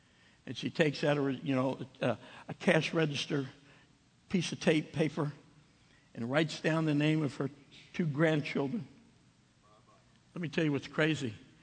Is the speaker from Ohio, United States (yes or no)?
no; New Jersey, United States; I had an assignment to go to where I grew up in New Jersey to plant a church.